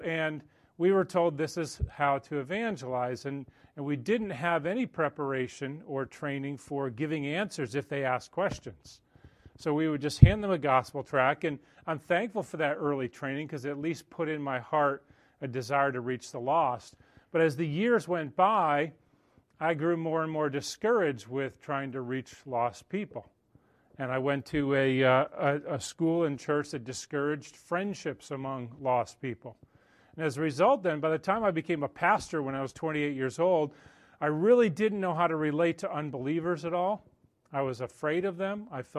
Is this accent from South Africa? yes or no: no; Connecticut, United States; When I grew up in Connecticut, I was not born into a Christian home.